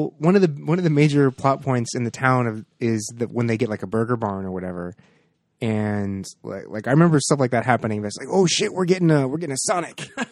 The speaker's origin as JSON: {"language": "English", "town": "Vista", "region": "California", "country": "United States", "said": "I'm not from San Diego proper. I'm from a suburb of San Diego."}